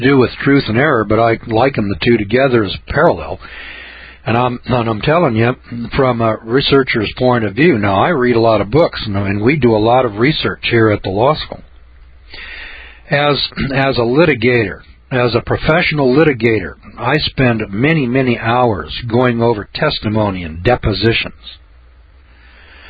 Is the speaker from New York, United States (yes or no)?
no; Missouri, United States; I'm from Missouri. I got to see it.